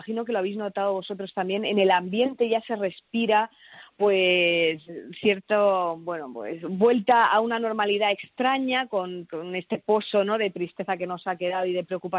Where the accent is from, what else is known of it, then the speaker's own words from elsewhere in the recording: Elche, Valencian Community, Spain; por eso mismo de que es en Alicante y yo soy de Elche.